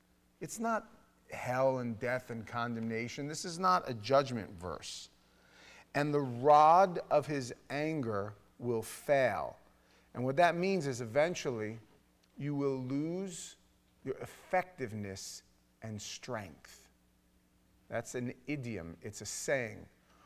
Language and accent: English; New York, United States; He was a couple of years older than me, and we came from New York